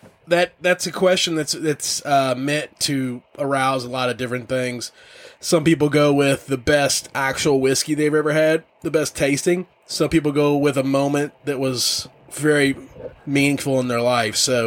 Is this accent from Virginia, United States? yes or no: no; Kentucky, United States; I grew up in Kentucky.